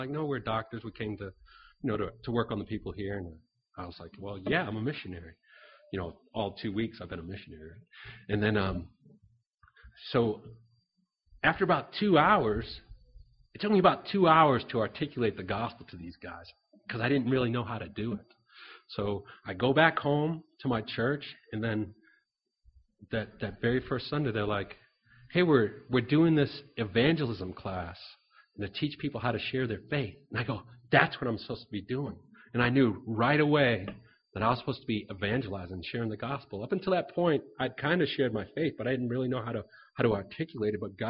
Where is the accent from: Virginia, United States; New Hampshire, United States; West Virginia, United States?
New Hampshire, United States; Portsmouth; I'm originally from Portsmouth, New Hampshire.